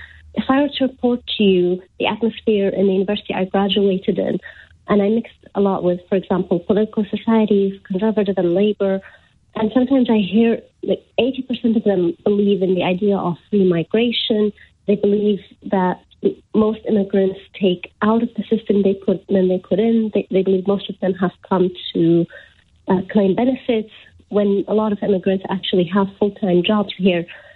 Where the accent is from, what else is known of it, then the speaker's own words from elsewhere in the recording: Iraq; moved away; the fact that I come from Iraq, or the fact that I'm a Muslim